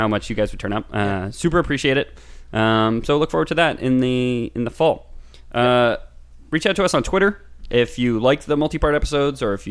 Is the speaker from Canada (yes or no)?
yes; Canada; Well, no, we're Canadian, so we can't legally use 1 cent.